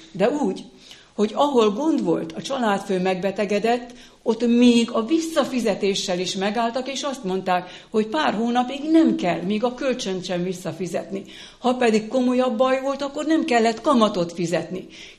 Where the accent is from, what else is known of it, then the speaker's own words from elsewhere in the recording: Hungary; Hogy nekem itt adatott meg, nekünk itt adatott meg, akár Budaörsön, vagy bárhol, magyarként